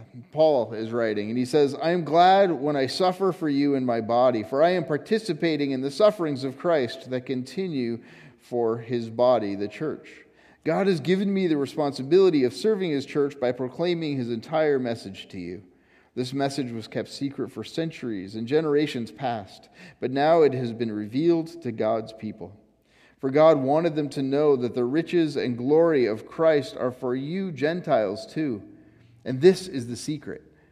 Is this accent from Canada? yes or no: yes; Canada; And I am one of those people. I am a Canadian citizen. I have only visited Europe once.